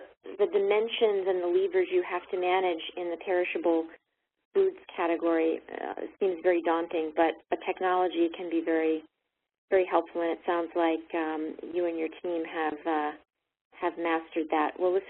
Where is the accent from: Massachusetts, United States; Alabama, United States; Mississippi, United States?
Massachusetts, United States; Boston; Tom Brady, of course, other in my hometown here of Boston.